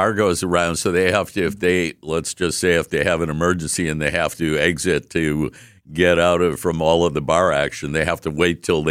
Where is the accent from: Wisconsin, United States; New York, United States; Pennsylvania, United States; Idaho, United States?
Wisconsin, United States; Milwaukee; moved away as an adult; now in Arizona, United States; I'm being from Milwaukee my whole life, even though I live in Arizona, kind of a proverbial snowbird, my heart is here in Milwaukee.